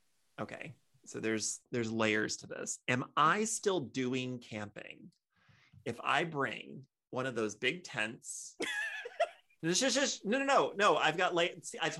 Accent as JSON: {"language": "English", "region": "Texas", "country": "United States", "tie": "born or raised there", "said": "I grew up in Texas, the land of, hold my beer, watch this."}